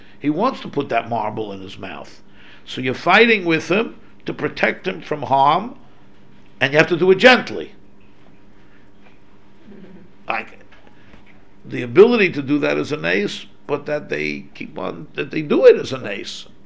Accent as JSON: {"language": "English", "town": "New York City", "region": "New York", "country": "United States", "tie": "born or raised there", "said": "I grew up in New York City"}